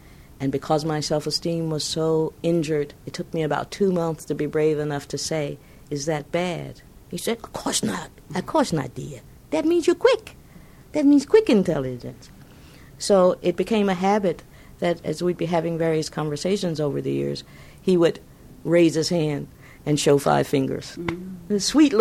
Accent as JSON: {"language": "English", "region": "the South", "country": "United States", "tie": "born or raised there", "said": "I'd been told all my life I was less than human growing up in the South."}